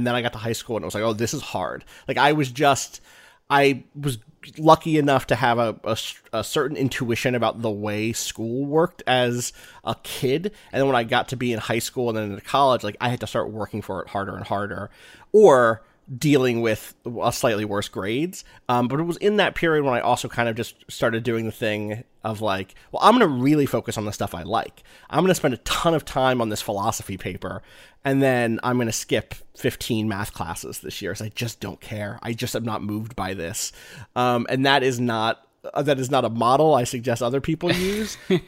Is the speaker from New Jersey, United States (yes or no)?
yes; New Jersey, United States; also born or lived in Wilkes-Barre, Pennsylvania; Grew up in Jersey, correct. You were born in Wilkes-Barre, a.k.a. Wilkes-Barre, Pennsylvania.